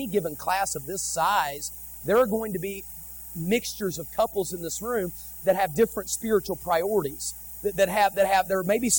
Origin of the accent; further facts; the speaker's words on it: West Virginia, United States; When I was growing up in West Virginia, we used to go coon hunting all the time.